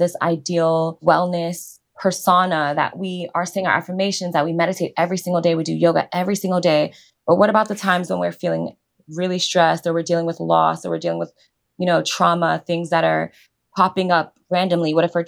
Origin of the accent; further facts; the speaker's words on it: New York, United States; But a lot of it, as a New Yorker, I know this fast pace sometimes has me confused that I should be somewhere that I'm not